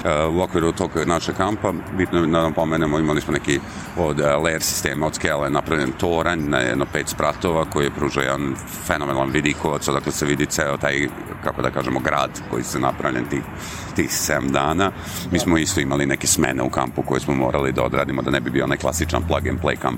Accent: Serbia; kao Srbi smo pa da dobijemo WC, da peremo

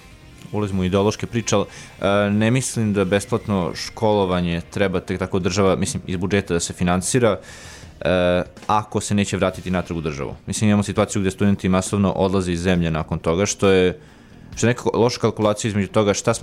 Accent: Belgrade, Serbia; now in Novi Sad, Serbia; zato sam došao iz Beograda ovde da studiram

